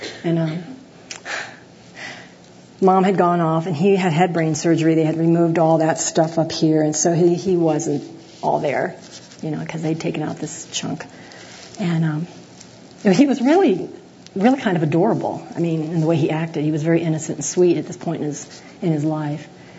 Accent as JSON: {"language": "English", "region": "Florida", "country": "United States", "tie": "born or raised there", "said": "I grew up in the Cape Kennedy area, where for a field trip we go to the beach and watch the space shuttle"}